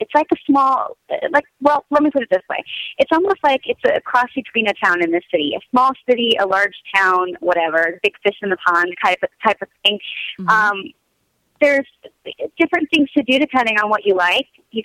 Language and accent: English; Connecticut, United States; also born or lived in New York / Indiana; now in Seattle, United States; I was born and raised in Connecticut, actually.